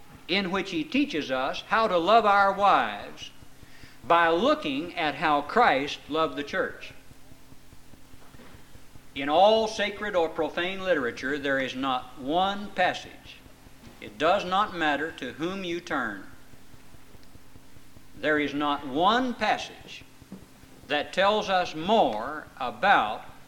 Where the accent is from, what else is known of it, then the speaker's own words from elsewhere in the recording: La Mesa, California, United States; I remember when I was growing up in San Diego that I would... Well, we were in La Mesa, really.